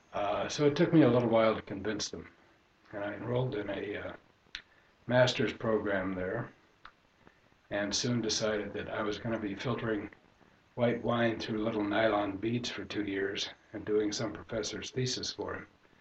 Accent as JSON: {"language": "English", "region": "Utah", "country": "United States", "tie": "born or raised there", "said": "Well, primarily, as I mentioned, I grew up in Utah, which is not exactly the locus of wine knowledge in the United States."}